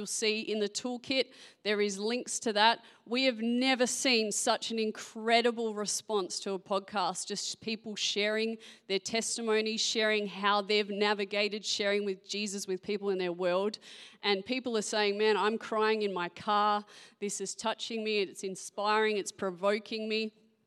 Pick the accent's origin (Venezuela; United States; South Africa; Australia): Australia; Perth, Western Australia; also born or lived in Ireland; Yes, as you heard, I'm from Perth. You know, lived there most of my life except for a short stint in Ireland